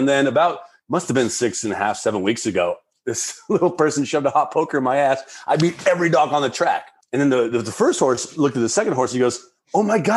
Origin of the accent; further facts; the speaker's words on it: Albuquerque, New Mexico, United States; And I'm from Albuquerque, New Mexico, and it's a very lovely state, but a very content state.